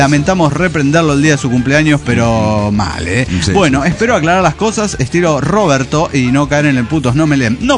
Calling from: Leones, Córdoba, Argentina; Desde Leones, Córdoba, Argentina, y el ¡qué desastre!

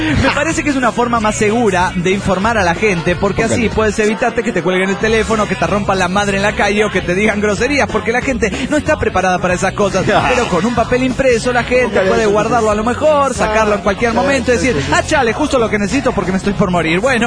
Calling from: Buenos Aires, Argentina; de Buenos Aires, Argentina.

